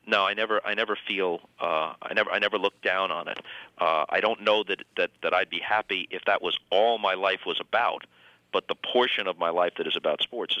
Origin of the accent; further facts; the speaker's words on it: New York, United States; I grew up in New York in the 50s. It was a hotbed of baseball.